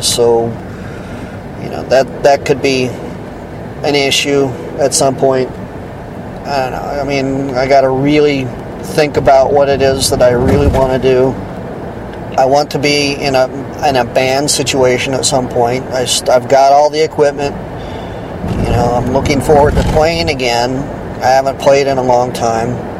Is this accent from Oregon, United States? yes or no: yes; Oregon, United States; The homecoming game, the USC Trojans will be playing my home state Oregon Ducks.